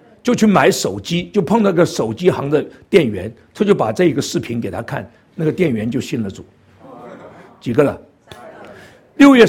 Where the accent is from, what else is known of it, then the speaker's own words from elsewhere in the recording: Guangdong, China; 因为我是广东人， 我们天上飞的除了飞机都吃的。